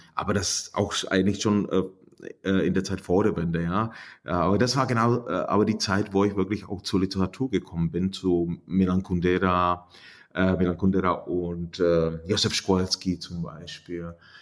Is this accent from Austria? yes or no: no; Lomnice nad Popelkou, Liberec Region, Czechia; bei uns in Lomnitz, in Nadbuchbalko, so heißt der kleine Ort, wo ich herkomme